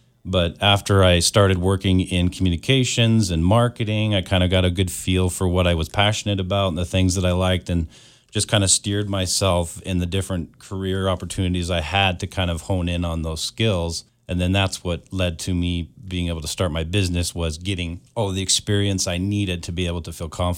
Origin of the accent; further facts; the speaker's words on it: Columbia Falls, Montana, United States; I graduated in 1997, played basketball, did the whole sports thing, loved growing up in Columbia Falls, and, you know, spread my wings and flew a little bit after high school.